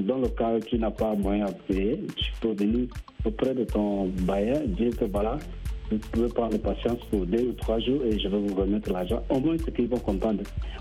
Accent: N'Djamena, Chad; French is a second language; now in South Africa; Moi, comme je suis un Tchadien, je me fais effort depuis quand j'étais au Tchad.

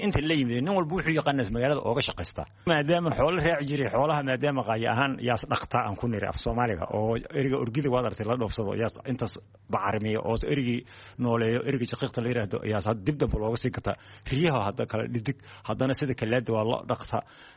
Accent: Kelafo, Somali Region, Ethiopia; now in Bosaso, Somalia; qallaafe ayaan ka imid degmadii hore, lug baanan aga imid

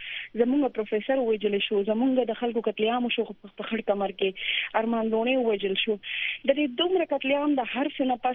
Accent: Mardan, Khyber Pakhtunkhwa, Pakistan; زه قبایلي نه یم زه د مردان یم

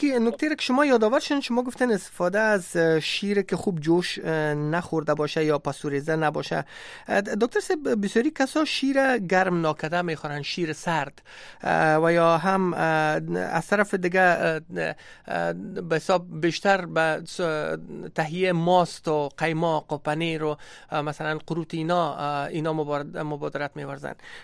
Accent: Afghanistan; در اونجا زندگی کردیم، در اونجا بزرگ شدیم و درس خواندیم.

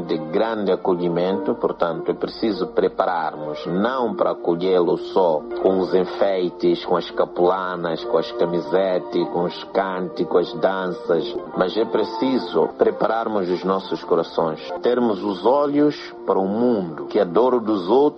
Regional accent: Mozambique; fazer renascer em nós o fio de esperança que perdemos como moçambicanos.

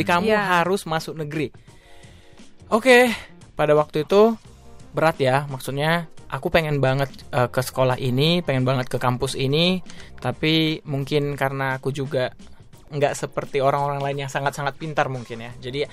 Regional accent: Medan, North Sumatra, Indonesia; ada teman aku dari Medan juga, teman dekat dari SMA

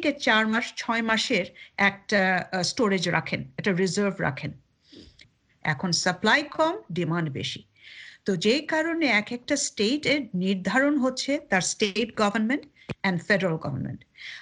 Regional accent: Bangladesh; now in United States; আমি নিজে একজন বাংলাদেশি লাইসেন্স ফিজিশিয়ান হিসেবেই বলছি

